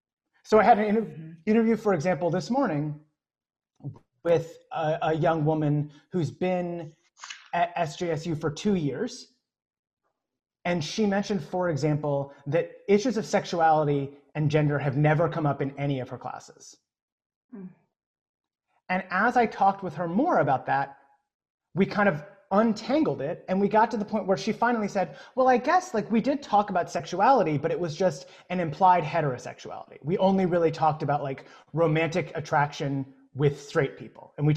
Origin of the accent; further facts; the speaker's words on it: United States; My husband is from South Africa and I grew up in America.